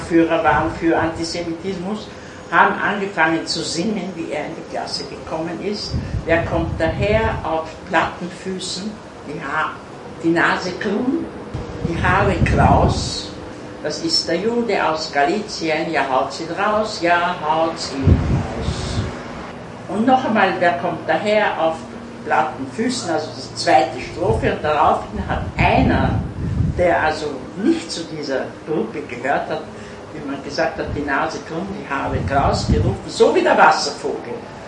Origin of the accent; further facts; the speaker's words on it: Krems an der Donau, Lower Austria, Austria; da er gewusst hat, ich bin aus Krems an der Donau, und ist er zu meinem Vater ins Geschäft gekommen.